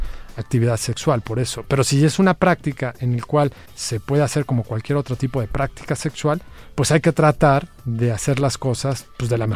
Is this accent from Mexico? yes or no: yes; Mexico; como buenos mexicanos, que a lo mejor en algún principio no estamos satisfechos del diagnóstico